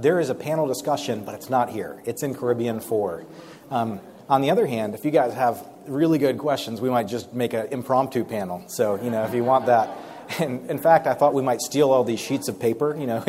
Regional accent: Tampa, Florida, United States; But I moved down to Florida when I was 7, and I grew up in Tampa.

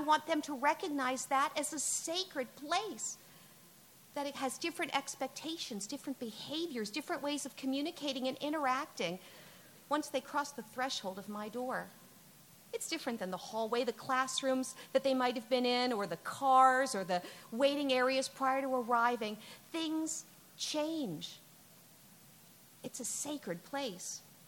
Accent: New Jersey, United States; moved away; also born or lived in California; I grew up in North Jersey and then moved to California. So I come from big places.

